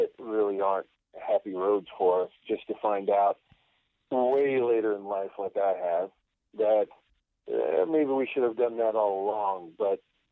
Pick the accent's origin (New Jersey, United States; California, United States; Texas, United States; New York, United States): New York, United States; also born or lived in North Carolina; Well, you know, the thing is, I was raised in New York, mm-hmm. but I was actually born in North Carolina, along with just about my entire family.